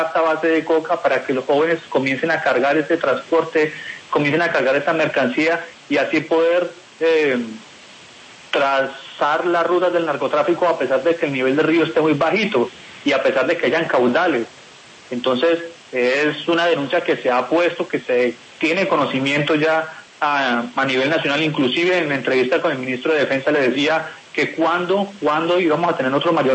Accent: Mitú, Vaupés, Colombia; Sí, señor, yo soy de aquí, de Mitú, Upes.

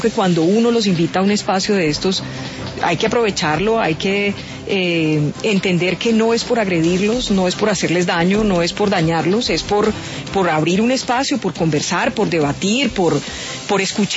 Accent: Colombia; como cualquier colombiano

